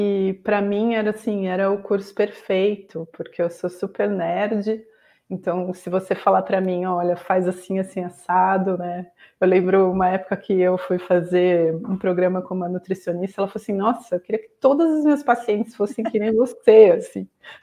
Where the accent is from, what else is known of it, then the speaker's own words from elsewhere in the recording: São Paulo, Brazil; also born or lived in São Carlos; eu sou de São Paulo, e depois de ter morado aqui, eu não queria mais morar em São Paulo, porque, enfim, né, era um contraste muito grande. E aí eu fui para São Carlos, que é interior de São Paulo